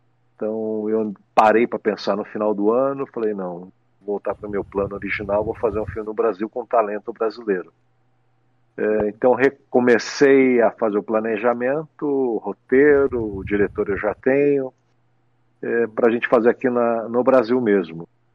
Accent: Japan; eu sou japonês, então eu vou com bastante calma nesse tipo de negócio

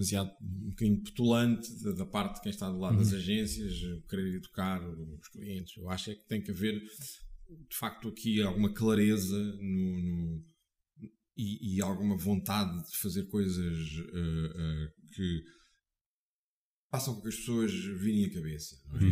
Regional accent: Portugal; como português que sou, pouco habituado a estas coisas.

